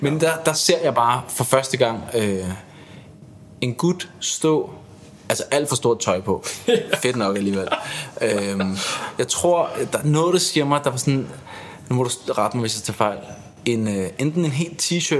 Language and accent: Danish; Hvidovre, Capital Region of Denmark, Denmark; vi havde på det tidspunkt hjemme i Hvidovre, vi voksede op samme sted.